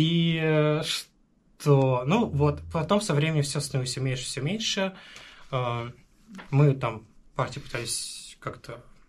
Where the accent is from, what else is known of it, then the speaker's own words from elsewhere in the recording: Saint Petersburg, Russia; born there; я родился в Санкт-Петербурге.